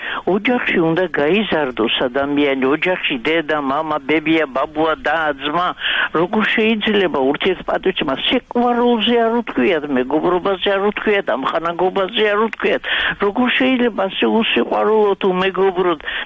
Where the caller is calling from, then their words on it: Imereti, Georgia; მე იმერეთიდან გირეკავთ